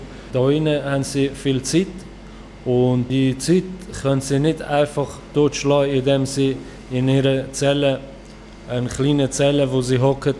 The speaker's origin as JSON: {"language": "German", "country": "Turkey", "moved": "yes", "lives_now": "Germany", "said": "Ich komme aus der Türkei und bin Kurde. Und bin seit 1,5 Jahren"}